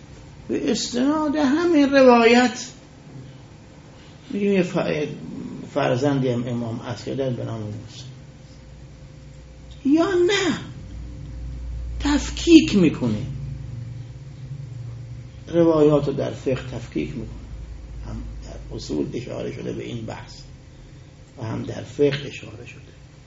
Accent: Ahvaz, Khuzestan, Iran; گفتم از اهواز هستم.

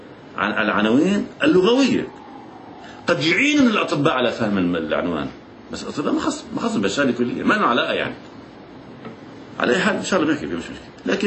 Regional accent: Lebanon; first language Lebanese Arabic; أنا لغة لبنانية بدي أحكي لبناني طبيعي

